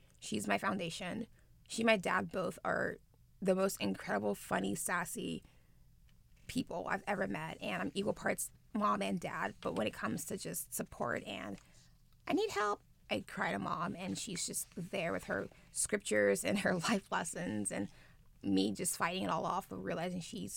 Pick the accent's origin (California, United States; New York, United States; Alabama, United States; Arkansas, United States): California, United States; Los Angeles; Because I grew up in Los Angeles. I grew up in the Valley, and it's very diverse, my group of friends.